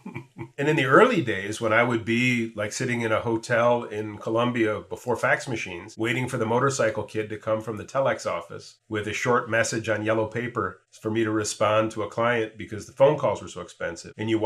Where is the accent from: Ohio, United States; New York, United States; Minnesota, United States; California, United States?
Ohio, United States; Cleveland; also born or lived in Florida; Sure. I grew up in Cleveland, Ohio, and went to Southern Ohio for undergrad, ended up in Florida where I went to grad school.